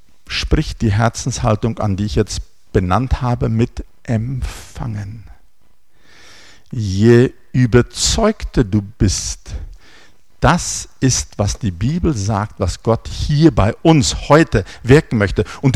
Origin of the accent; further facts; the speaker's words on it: South Africa; ich bin ein Exilpreuße, ich kann es auch nicht ändern, ich bin in Südafrika aufgewachsen und alle meine Genen kommen aus der Lüneburger Heide und Berlin, also die Hälfte von dort und die Hälfte von dort.